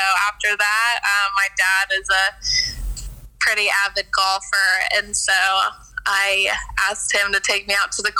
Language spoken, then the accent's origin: English; Texas, United States; So I'm being from Texas. There's a lot of great schools in Texas, but my dad went to Texas A&M.